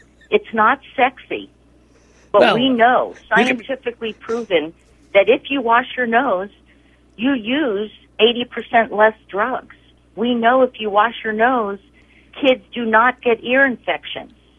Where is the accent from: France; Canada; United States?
United States; Brooklyn, New York; I grew up in Brooklyn in the ghetto, and I never went to a swimming pool